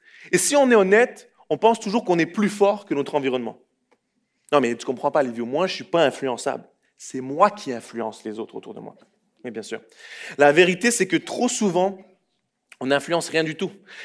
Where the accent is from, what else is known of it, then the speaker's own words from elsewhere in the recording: Switzerland; moved away as an adult; now in Canada; Je viens de la Suisse, l'aventure canadienne. Moi, je viens d'un petit pays, la Suisse.